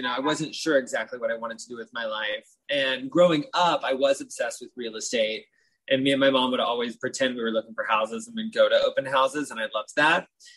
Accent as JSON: {"language": "English", "region": "Southern United States", "country": "United States", "said": "You know, I moved here from the South, lower middle class family."}